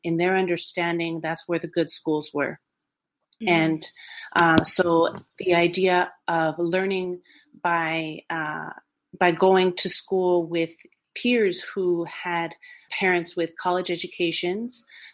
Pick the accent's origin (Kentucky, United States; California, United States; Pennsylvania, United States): California, United States; San Jose; I originally grew up in Northern California, which was hella cool. I am from San Jose, California, and I went to public schools.